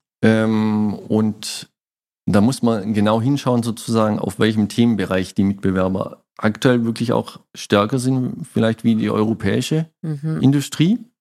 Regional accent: Baden-Württemberg, Germany; ich selber bin Schwabe

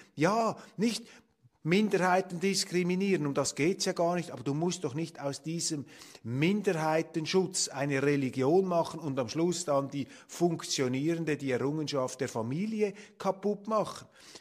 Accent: Switzerland; Und ich bin als Schweizer nicht dazu neigend, mir ausländische Staatsoberhäupter zum Vorbild zu nehmen.

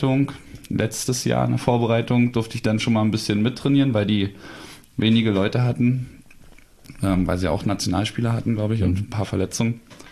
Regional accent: Berlin, Germany; meiner alten Heimat, Richtung Berlin

